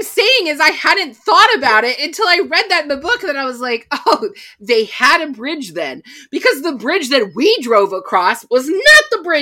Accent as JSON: {"language": "English", "region": "Texas", "country": "United States", "tie": "born there", "said": "I was born there. So by Texans, Texans will tell you I'm from Texas."}